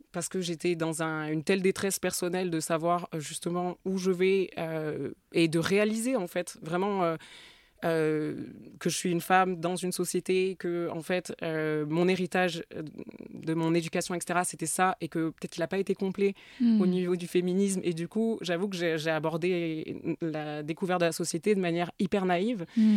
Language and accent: French; Perpignan, Occitanie, France; Alors que je viens de Perpignan, hein, quand même.